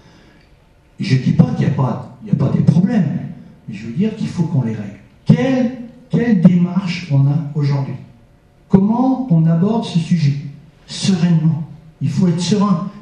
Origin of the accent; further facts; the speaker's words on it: Breuillet, France; born there; Moi, je suis né à Breuillet, il n'y avait pas de maison entre Breuillet et Lortuge.